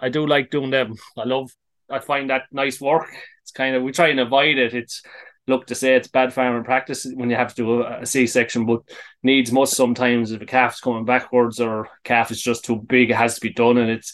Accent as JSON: {"language": "English", "town": "Moneygall", "region": "Munster", "country": "Ireland", "tie": "born or raised there", "said": "I'm from Moneygall in Tipperary. Some will dispute and say Offaly, but Tipman through and through. Grew up in Moneygall, our farm was out the road a small bit, kind of grew up on a beef and sheep farm."}